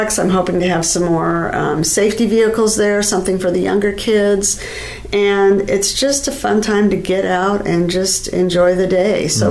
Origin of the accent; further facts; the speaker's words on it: Aurora, Oregon, United States; You know, it's funny because I grew up in Aurora. I went to North Marion.